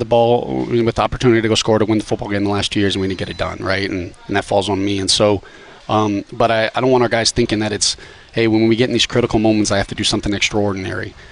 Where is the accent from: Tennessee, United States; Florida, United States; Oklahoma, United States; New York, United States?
Florida, United States; Yeah, I'm from South Florida. Yeah, like, yeah. Look, my high school graduation was in the arena that they kind of play in.